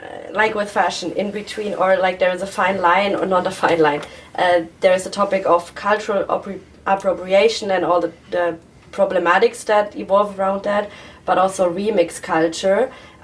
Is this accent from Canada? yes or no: no; Frankfurt, Hesse, Germany; I'm from Frankfurt, and it's the same sound.